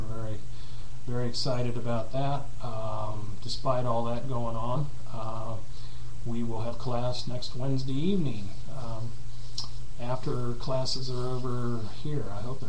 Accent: Abilene, Kansas, United States; you do remember I'm from Abilene, Kansas, so there's a little bit of a Kansas draw anyway

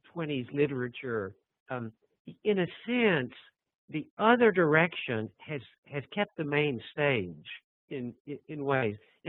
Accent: Vernon, Texas, United States; I should mention, he's from my hometown, Vernon, Texas

